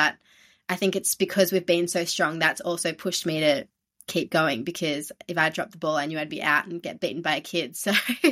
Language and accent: English; Melbourne, Victoria, Australia; because Olympic trials of 2016 were in Melbourne, so my hometown.